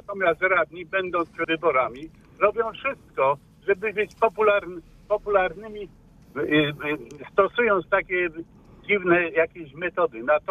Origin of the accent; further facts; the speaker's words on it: Poznań, Greater Poland Voivodeship, Poland; jestem zdępca. Rodowitym dębieszczaninem jestem